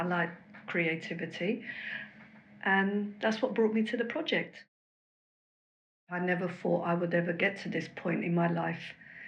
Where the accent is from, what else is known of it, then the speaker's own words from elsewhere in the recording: London, United Kingdom; born there; I was born here in London, but my ethnicity is Moroccan, and I always felt like Morocco was my home.